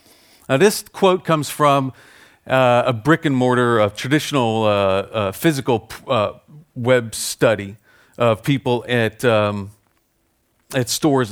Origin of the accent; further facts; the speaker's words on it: United States; I'm American, so I'm a shameless capitalist, and I like money.